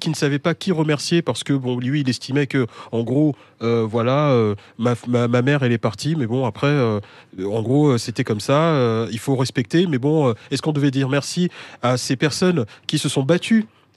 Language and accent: French; Mali; très content que vous aimez notre pays, mon pays d'origine qui est le Mali